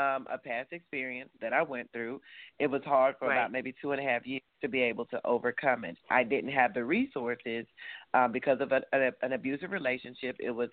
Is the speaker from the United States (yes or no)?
yes; Columbus, Georgia, United States; from my hometown, which is Columbus, Georgia, and even from Atlanta